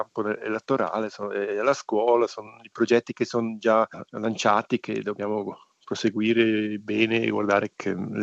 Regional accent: Savognin, Graubünden, Switzerland; now in St. Moritz, Switzerland; vengo da un'altra parte, sono cresciuto a Savognina, oltre a montagna, anche questo magari un po' qualcosa interessante, che non sono proprio dalla valle oriundamente, ma sono adesso qui a quasi 20 anni che posso vivere qui e parlo la lingua romancia

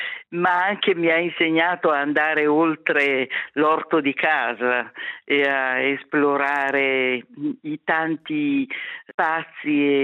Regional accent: Milan, Lombardy, Italy; also born or lived in Ticino, Switzerland; io sono milanese, vissuta anche per molto tempo in Canton Ticino, insomma il dialetto non è estraneo, fa parte del nostro, delle radici

